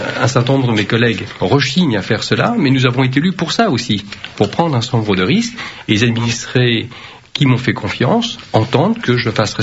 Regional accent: France; French is a second language; also born or lived in Vietnam; Je suis né au Vietnam, je suis arrivé en France, je ne parlais pas un mot de français

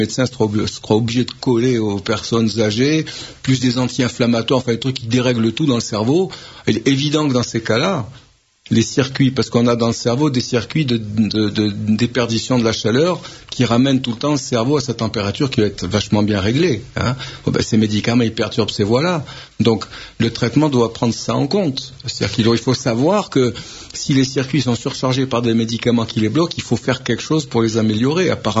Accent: Algeria; Moi, quand j'étais petit en Algérie, il faisait 60 à l'ombre.

